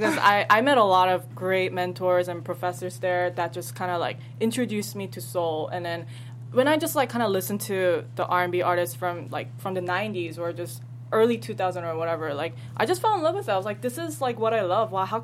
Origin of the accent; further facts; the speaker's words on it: New Jersey, United States; it's not really my home because I grew up in Jersey